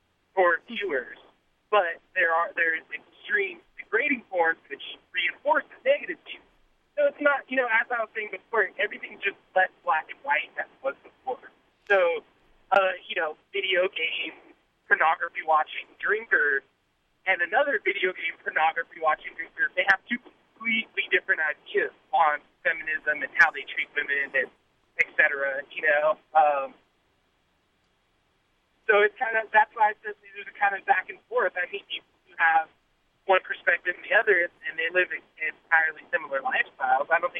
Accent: West Coast, United States; But I'm from the West Coast, like beach West Coast, so extremely liberal people.

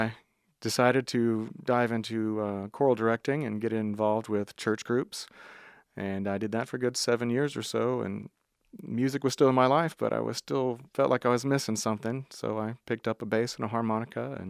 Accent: Texas, United States; Born and raised in Texas. I spent the majority of my life in the Dallas area.

